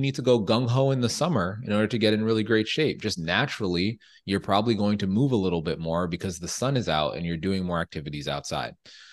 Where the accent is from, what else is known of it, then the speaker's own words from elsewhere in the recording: Jamaica; I'm Jamaican, so a lot of Jamaican food.